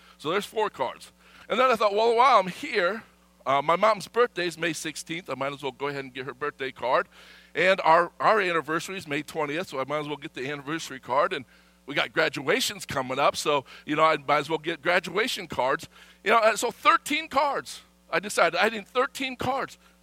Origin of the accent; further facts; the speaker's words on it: Michigan, United States; Right, growing up in Michigan, this was a huge deal.